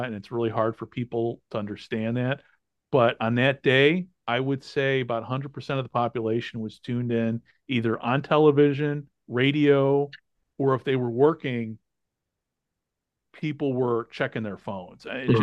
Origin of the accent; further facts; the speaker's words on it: United States; now in Japan; I'm an American. Got to watch Super Bowl.